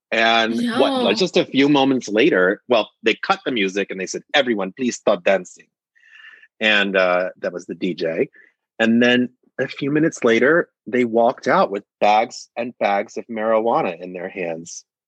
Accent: United States; As an American, I would have had to assume I would buy all 6 liters.

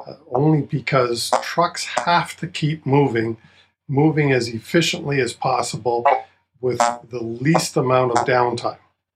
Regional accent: Canada; I think being Canadian and helping Canadians is a Canadian thing to do.

